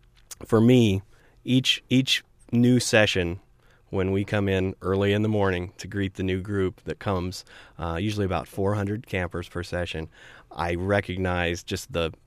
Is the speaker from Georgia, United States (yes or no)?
no; Centralia, Illinois, United States; I came from Centralia, Illinois, down southern part of the state